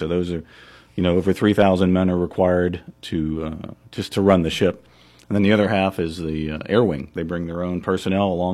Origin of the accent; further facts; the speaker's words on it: New Castle, Pennsylvania, United States; now in Zelienople, United States; I am. Born and raised in Newcastle, Pennsylvania. I left for the Navy from there after graduation. And then now my wife and I live in Zillianople.